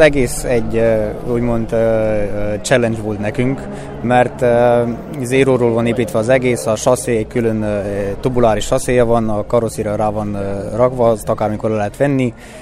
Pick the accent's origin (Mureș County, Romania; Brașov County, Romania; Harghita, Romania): Brașov County, Romania; Brașov; Brassóból vagyunk.